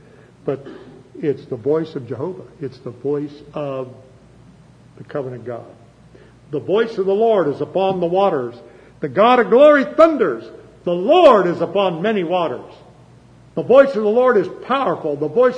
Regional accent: Chillicothe, Ohio, United States; I grew up in Chillicothe

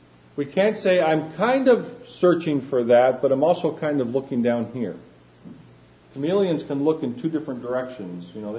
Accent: Chile; I grew up in Chile, South America, and there's much gray in between the black and white.

